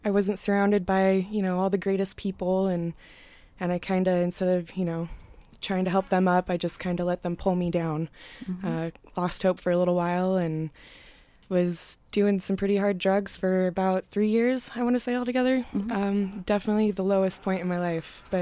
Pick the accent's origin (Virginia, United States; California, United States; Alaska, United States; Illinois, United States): Alaska, United States; thanks to my experience growing up in Alaska, when everybody starts to panic, I go into survival mode